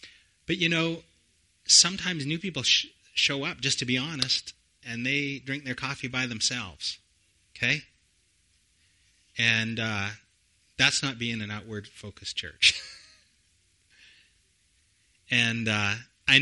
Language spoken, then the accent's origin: English; British Columbia, Canada; I grew up born and raised on Vancouver Island. I thought, you know, maybe go to Vancouver, go to UBC, get a degree, come back to our small town of 20,000 people